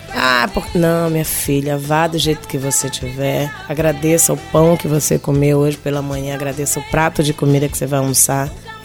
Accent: Belém, Pará, Brazil; Sou belenense.

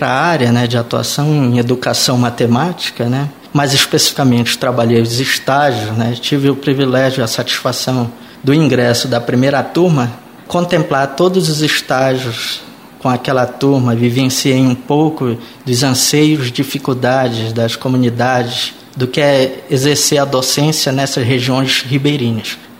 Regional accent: Afuá, Pará, Brazil; posso situar que eu sou dessa região marajoara, sou do interior do Pará, mais especificamente o Afuá, Marajó

